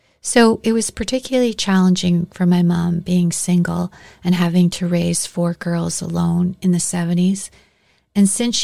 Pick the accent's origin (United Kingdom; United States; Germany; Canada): Canada; Alberta; I grew up in Alberta with my mom and 3 sisters, and my mother raised us to be a Catholic, but she allowed us to choose our own faith when we were old enough to do so.